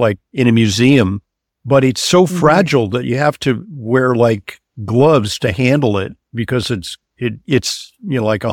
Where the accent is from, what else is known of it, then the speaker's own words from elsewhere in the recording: California, United States; I was a kid from California, and I didn't have a winter coat